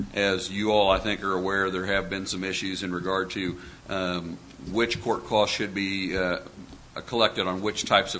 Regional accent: Missouri, United States; I am from Platt County.

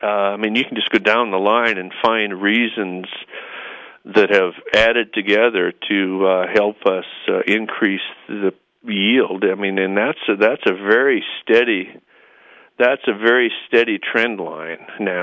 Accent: South Dakota, United States; I grew up in South Dakota and grew up on a farm up there.

